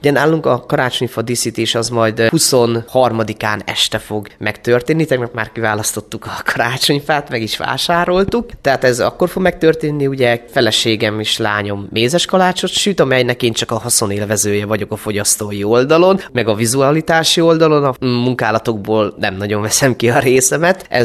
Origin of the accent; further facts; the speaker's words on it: Ilk, Szabolcs-Szatmár-Bereg, Hungary; Ugye onnan mi származunk a feleségemmel Ilkről